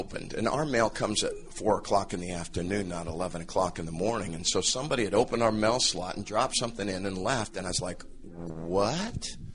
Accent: Kansas, United States; now in Long Beach, United States; It's not because I'm from Kansas. It's because I just can't dictate very well my dictation.

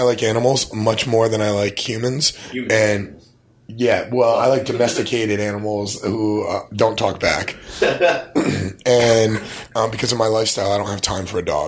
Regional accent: Connecticut, United States; now in Boston, United States; No, I'm not. I'm from Connecticut. I've lived in lots of different places, and I wound up here probably 10 years ago.

